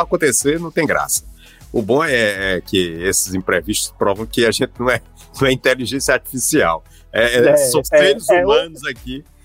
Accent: Campina Grande, Paraíba, Brazil; born there; lá na cidade onde eu nasci, que é Campina Grande.

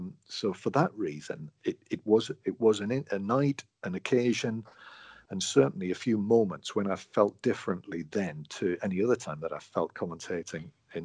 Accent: England, United Kingdom; you know, I am English. I'm therefore, as an Englishman, I want England to do well in a tournament.

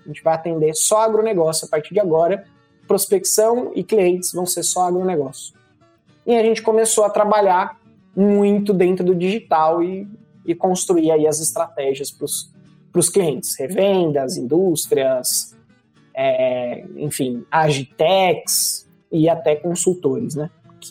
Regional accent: São Paulo, Brazil; comecei como técnico de informática na grande capital de São Paulo, fui nascido e criado na capital.

